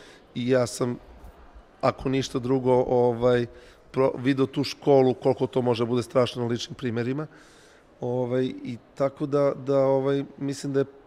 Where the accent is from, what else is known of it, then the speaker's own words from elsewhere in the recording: Serbia; kod nas mnogi misle da smo mi preveliki autošovinisti kao Srbi